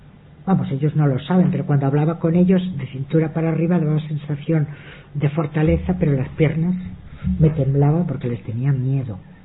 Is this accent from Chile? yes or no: no; Catalonia, Spain; precisamente soy catalana, y por qué hablo el catalán